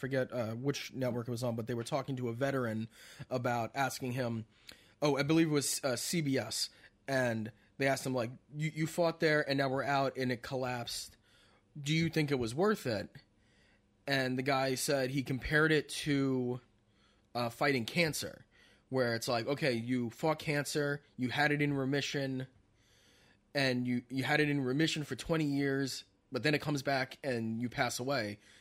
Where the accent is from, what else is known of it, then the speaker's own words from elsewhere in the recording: Brooklyn, New York, United States; born there; also born or lived in Northeast Pennsylvania; Yeah, I was born in Brooklyn, so I still had family in New York, in the city, and I lived in Northeast Pennsylvania at the time.